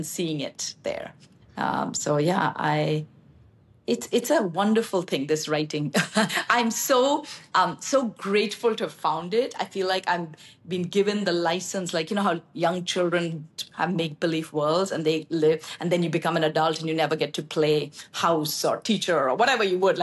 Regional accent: India; so I grew up in India. So we read a lot of British writers usually.

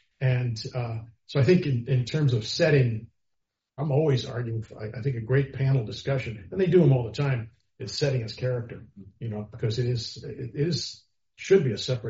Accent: Illinois, United States; Set them in my hometown outside Chicago. And the setting was really important there because that town has changed so much over the years.

